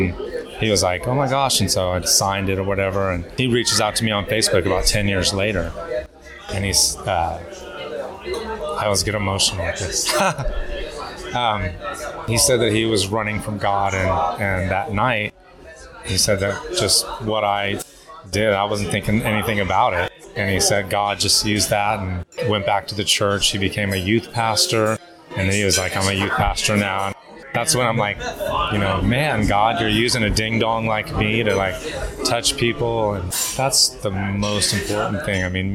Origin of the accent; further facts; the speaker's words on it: United States; because I'm from America and I'm the same way.